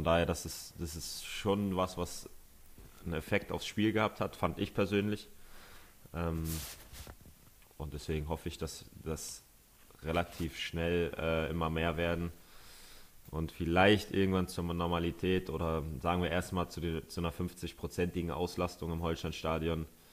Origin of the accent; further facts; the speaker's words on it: Northern Germany, Germany; Und dann als Norddeutscher muss man dann ja auch mal für Bremen sein.